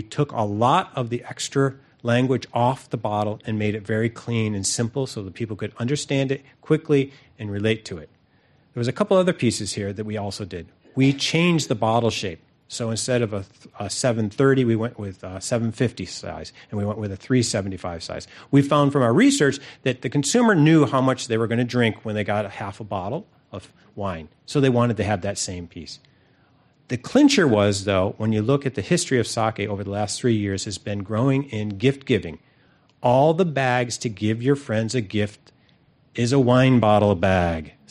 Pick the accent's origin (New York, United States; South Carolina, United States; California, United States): New York, United States; born there; Yes, I was born in New York.